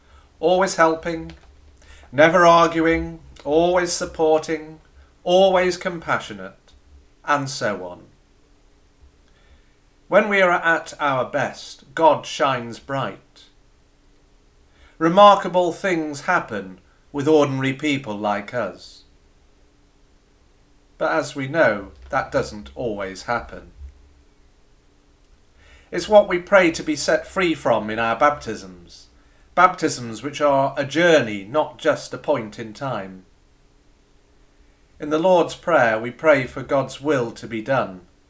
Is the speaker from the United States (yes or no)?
no; North West England, United Kingdom; As many people know, I grew up in South Cheshire.